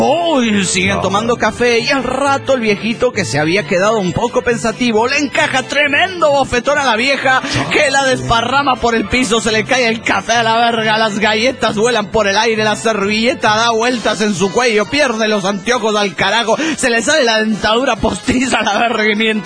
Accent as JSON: {"language": "Spanish", "town": "Valencia", "region": "Carabobo", "country": "Venezuela", "said": "de Valencia, Venezuela."}